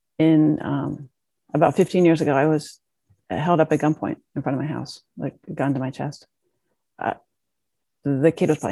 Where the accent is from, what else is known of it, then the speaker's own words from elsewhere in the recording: Pittsburgh, Pennsylvania, United States; the shootings at the synagogue in Pittsburgh, which is where I grew up. And I grew up in Squirrel Hill